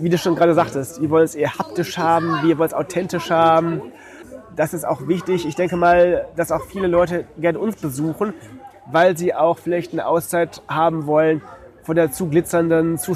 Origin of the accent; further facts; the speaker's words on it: Detmold, North Rhine-Westphalia, Germany; bei uns in Detmold, wo ich herkomme, war auch immer so ein Trainingslager von afrikanischen Langstreckenläufern